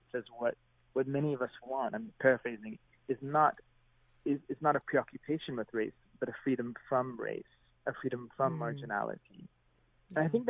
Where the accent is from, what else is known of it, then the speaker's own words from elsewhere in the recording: California, United States; also born or lived in Portland; And that was just a really weird thing that, as a Californian, I mean, California has its problems, certainly, but I never really had to do that as much. Whereas in Portland, I constantly thought of it, you know?